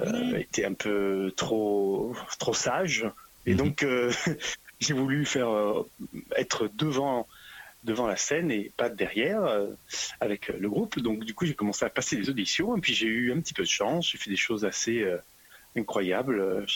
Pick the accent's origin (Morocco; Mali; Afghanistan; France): France; Marseille, Provence-Alpes-Côte d'Azur; also born or lived in Africa / United States; Alors moi j'ai grandi en Afrique toute mon enfance jusqu'à l'âge de 16 ans.